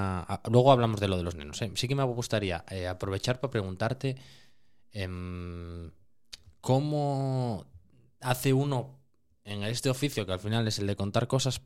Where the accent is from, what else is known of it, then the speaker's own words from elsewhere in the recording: Asturias, Spain; tantos asturianos tuvimos Madrid de base aquí en el podcast